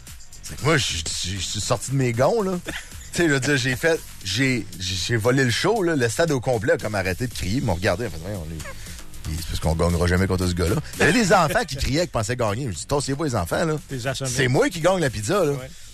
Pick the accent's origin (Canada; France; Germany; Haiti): Canada; Lévis, Quebec; on m'écœure parce que je viens de Lévis